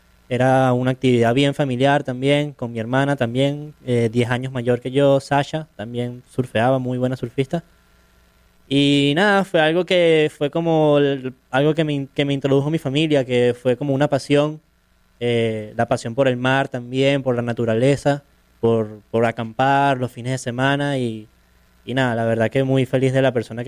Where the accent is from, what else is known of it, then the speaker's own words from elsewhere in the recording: Caracas, Capital District, Venezuela; soy de Caracas, de Venezuela. Comencé a surfear cuando tenía 7 años.